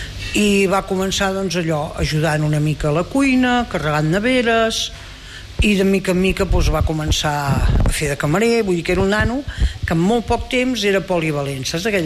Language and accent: Catalan; Ripoll, Catalonia, Spain; Bueno, jo vaig néixer al Pens, però vaig venir amb 6 mesos, vull dir que sóc d'aquí de tota la vida.